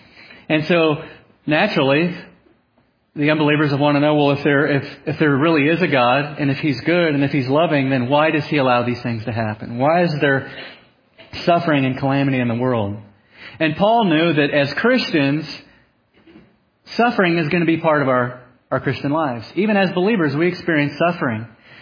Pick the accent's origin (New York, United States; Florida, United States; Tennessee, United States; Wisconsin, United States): Florida, United States; Naples; It hit my hometown where I grew up in Florida. Bullseye went right over where I was born, Naples, Florida.